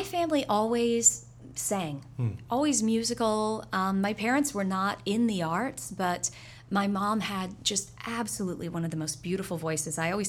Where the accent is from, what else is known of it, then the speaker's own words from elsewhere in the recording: Kansas City, Missouri, United States; also born or lived in Dallas-Fort Worth, Texas; I was born in Texas. We lived in the Dallas-Fort Worth area until I was about 9. We moved around a little bit. My mom was airline and landed eventually when I was about 11 in Kansas City, Missouri.